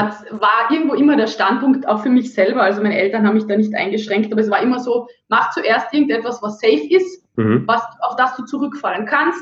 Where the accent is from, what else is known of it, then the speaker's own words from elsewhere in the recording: Carinthia, Austria; accent: Carinthian; now in Graz, Austria; Ich komme ursprünglich aus Kärnten, aus dem tiefsten Burgtal, wo man nicht schön spricht. Also definitiv sehr kärntnerisch. Aber ich bin in einer Schauspielerfamilie aufgewachsen und da hat man immer eher schöner gesprochen.